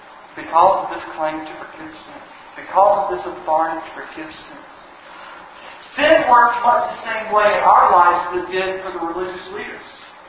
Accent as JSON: {"language": "English", "region": "North Carolina", "country": "United States", "tie": "born or raised there", "said": "I grew up in North Carolina."}